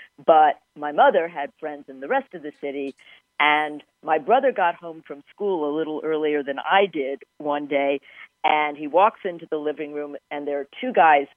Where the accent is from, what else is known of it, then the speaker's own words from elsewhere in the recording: Washington, District of Columbia, United States; growing up in Washington, D.C. in the 1960s, I was aware not only of what was going on in the federal government, but also the fact that I lived in a deeply divided city